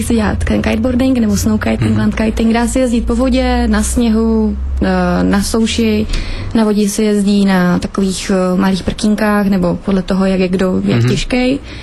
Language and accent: Czech; Kroměříž, Zlín Region, Czechia; now in Ostrava, Czechia; Jsem si z Ostravy teď, ale původně teda z Ostravy nejsem, jsem tady krátce.